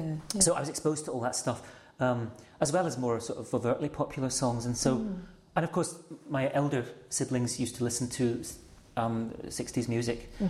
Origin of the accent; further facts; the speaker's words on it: Glasgow, Scotland, United Kingdom; also born or lived in England; when we moved up from England, the voices in Glasgow are very different, you know. And so, you know, my elder siblings spoke in Yorkshire accents, of course, because they were teenagers and they'd already been, you know.